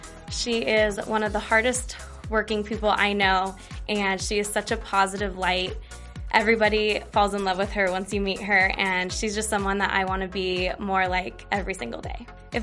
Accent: San Diego, California, United States; I'm from San Diego, California, and this is my rookie season.

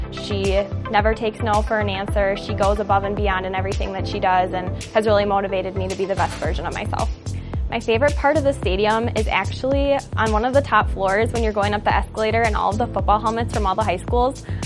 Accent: Lakeville, Minnesota, United States; I'm from Lakeville, Minnesota, and I am a rookie this year.

